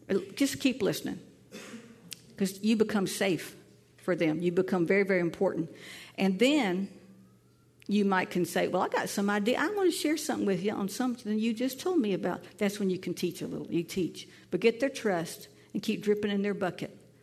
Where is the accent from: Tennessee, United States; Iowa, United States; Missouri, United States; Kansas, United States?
Tennessee, United States; This one is so funny that I had in my high school. I'm from Tennessee.